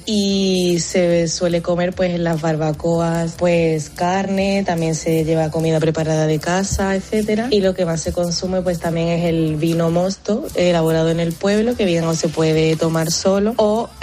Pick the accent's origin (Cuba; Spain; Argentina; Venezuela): Spain; Junquera; Pues mi pueblo es Junquera y el fin de semana del 15 de agosto pues se hace la romería en honor a la Virgen del Carmen.